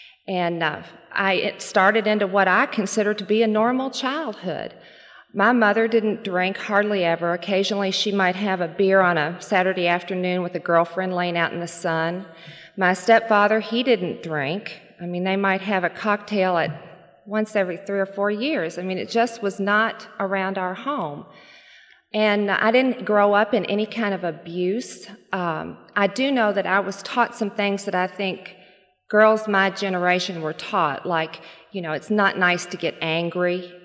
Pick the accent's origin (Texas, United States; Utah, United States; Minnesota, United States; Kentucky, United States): Kentucky, United States; Louisville; born there; I was born in Louisville, Kentucky, and I was an only child.